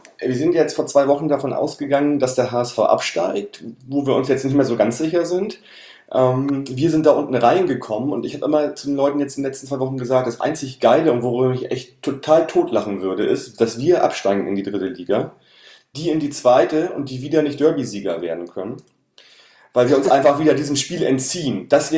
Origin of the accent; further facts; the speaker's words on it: Hamburg, Germany; Also ich bin so in Hamburg aufgewachsen.